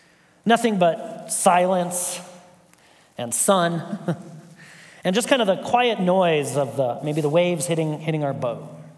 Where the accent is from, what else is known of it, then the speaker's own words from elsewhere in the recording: Lincoln, Nebraska, United States; If you don't know me, I am from Lincoln, Nebraska. Go Big Red.